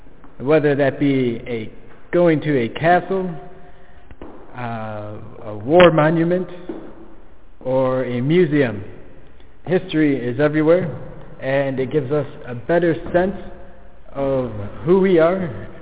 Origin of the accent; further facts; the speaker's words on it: Detroit, Michigan, United States; moved away as an adult; now in France; I come from the United States, specifically Detroit, Michigan.